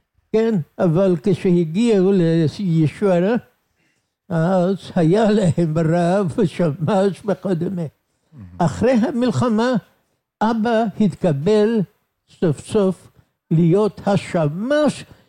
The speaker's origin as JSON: {"language": "Hebrew", "country": "Romania", "tie": "born or raised there", "second_language": "Hebrew", "said": "ובגיל צעיר מאוד, עוד לא הייתי בן שנה, עברנו לקהילה קטנה, עיירה קטנה או כפר בשם בויה, על יד עיר בשם סדישוארה."}